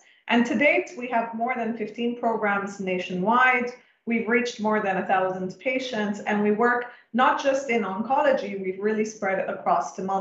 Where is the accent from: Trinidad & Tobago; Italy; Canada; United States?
Italy; I'm from Italy